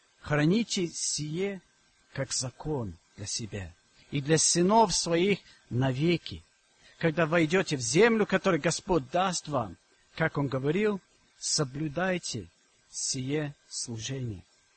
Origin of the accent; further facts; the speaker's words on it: England, United Kingdom; Я вырос в Англии, и там всегда праздновали 25 декабря Рождество.